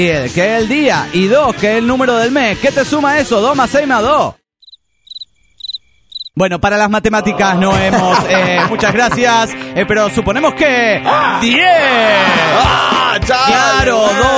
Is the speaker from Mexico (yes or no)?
yes; Puebla, Mexico; aquí del estado de Puebla